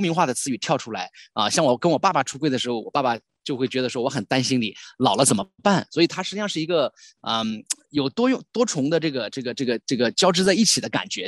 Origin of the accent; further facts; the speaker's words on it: Anhui, China; 因为我之前的话呢是在安徽的这个长大